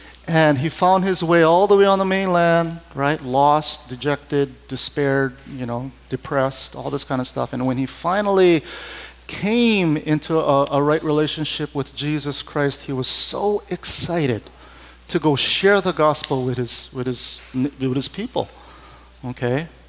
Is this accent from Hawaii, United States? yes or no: yes; Hawaii, United States; Growing up in Hawaii, fourth grade, right? Fourth grade, we have Hawaiian studies.